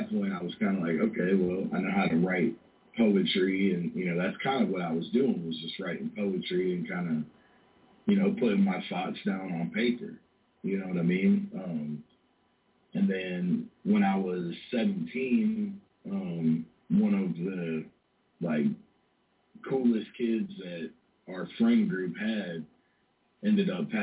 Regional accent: Deltona, Florida, United States; where I grew up in Deltona is primarily, like, Hispanic or black, like, white people were kind of the minority

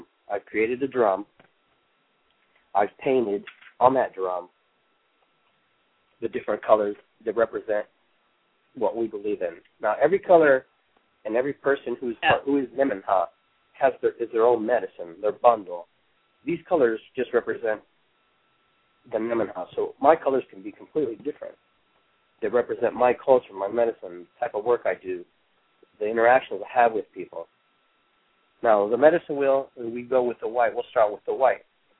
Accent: Callao, Peru; now in North America; I am actually indigenous to the region of South America, Peru. I come from Callao.

